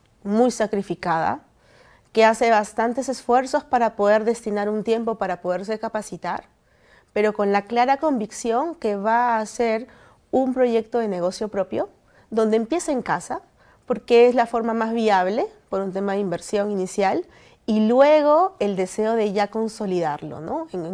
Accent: Lima, Peru; born there; Yo nací en Lima, pero soy hija de un cusqueño y de una huancaya.

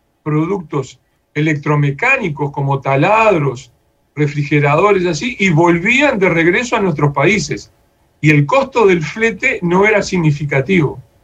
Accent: Uruguay; now in Peru; desde aquí en Perú, donde yo estoy ahora, hasta pienso desde Uruguay, de donde vengo

